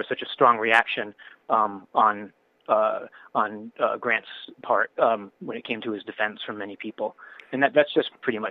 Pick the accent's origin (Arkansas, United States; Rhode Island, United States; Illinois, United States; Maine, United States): Rhode Island, United States; I grew up in Rhode Island, and we had locally a local radio station